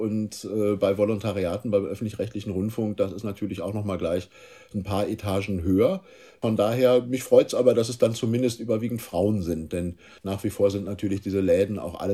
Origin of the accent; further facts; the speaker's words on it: North Rhine-Westphalia, Germany; ich bin im Ruhrgebiet groß geworden. Also ich bin von Anfang an in einer Einwanderungsgesellschaft. Ich bin Jahrgang 68 aufgewachsen.